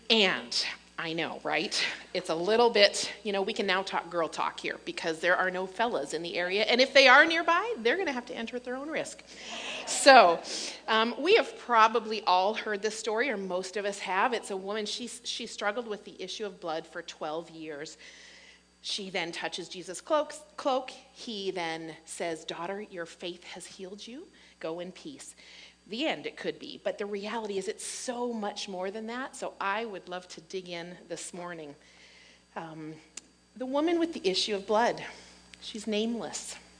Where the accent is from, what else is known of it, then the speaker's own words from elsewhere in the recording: Sault Ste. Marie, Ontario, Canada; also born or lived in Goulais River / Thessalon; I grew up in Northern Ontario, here in the Sioux, Gooley River, Thessalon, and then my last 2 years before I went off to college, I was here in the Sioux.